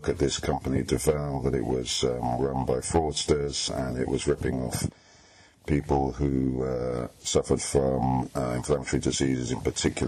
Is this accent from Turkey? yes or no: no; United Kingdom; I'm a British journalist